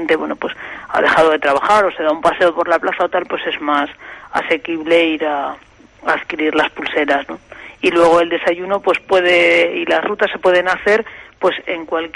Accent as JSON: {"language": "Spanish", "town": "Galisteo", "region": "Extremadura", "country": "Spain", "said": "Sí, en Galisteo, es que yo soy de Galisteo"}